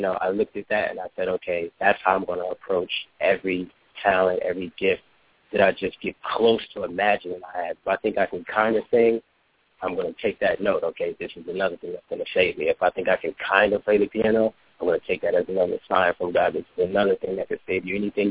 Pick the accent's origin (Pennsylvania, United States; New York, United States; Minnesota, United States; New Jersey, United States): New Jersey, United States; Newark; I'm from Newark, New Jersey. You know, and if you guys are familiar with that area, you know, it's a pretty interesting area.